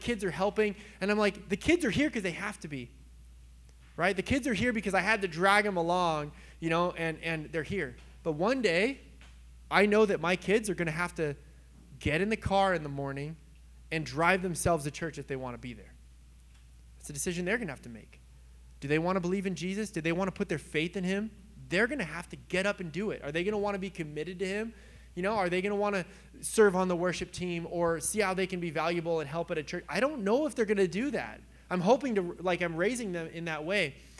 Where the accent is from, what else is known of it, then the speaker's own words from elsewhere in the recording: California, United States; like, obviously I'm from California, okay?